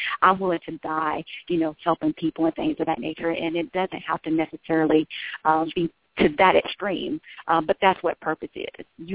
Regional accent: Alabama, United States; also born or lived in Chicago; Yeah, so of course I'm originally from Alabama. Had the opportunity of attending the University of Illinois at Chicago on a full basketball scholarship.

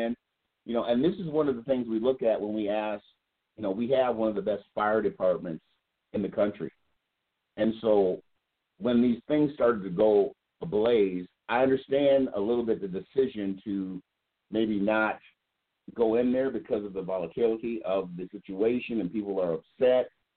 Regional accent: St. Paul, Minnesota, United States; born there; I know I was born in St. Paul, not from Chicago.

